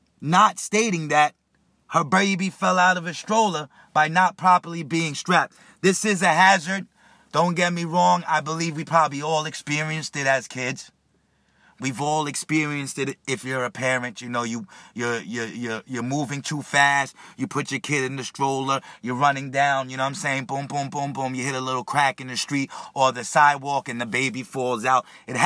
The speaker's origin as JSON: {"language": "English", "region": "New York", "country": "United States", "said": "she comes from my neighborhood. You know, I'm from Long Island."}